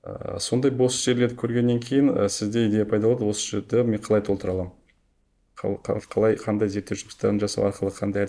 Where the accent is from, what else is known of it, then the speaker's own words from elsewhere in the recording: Turkistan, Turkistan Region, Kazakhstan; иә, мен өзім осы Түркістанның тумасымын.